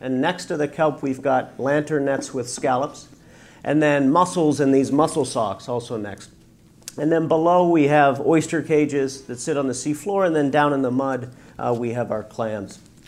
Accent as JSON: {"language": "English", "region": "Newfoundland and Labrador", "country": "Canada", "tie": "born or raised there", "said": "But so I was born and raised in Newfoundland. I dropped out of high school when I was 14, and headed out to sea."}